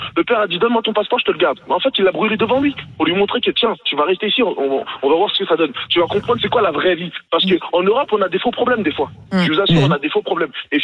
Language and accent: French; Nigeria; now in France